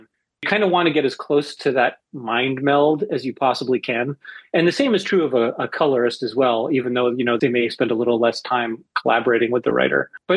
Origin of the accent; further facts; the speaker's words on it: Mississauga, Ontario, Canada; And I grew up in Mississauga